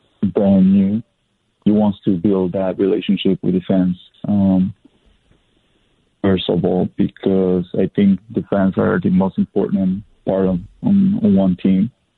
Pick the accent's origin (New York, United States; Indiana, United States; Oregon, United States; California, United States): Oregon, United States; Portland; I come from Portland, right?